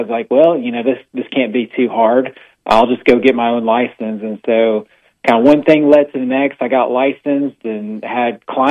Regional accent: Knoxville, Tennessee, United States; now in Alabama, United States; I'm from Knoxville, Tennessee. So I graduated from the University of Tennessee, but I've been in Alabama long enough that I can say Roll Tide

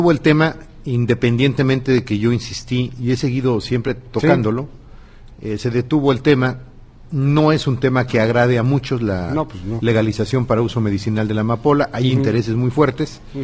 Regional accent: Guerrero, Mexico; Son hechos lamentables que yo quisiera que no sucedieran, como guerrerense, como mexicano, como gobernador, por supuesto, pero se dan.

